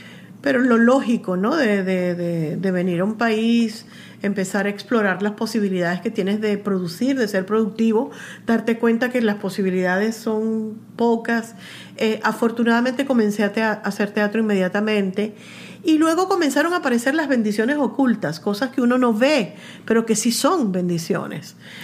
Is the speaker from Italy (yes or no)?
no; Venezuela; qué chévere somos los venezolanos.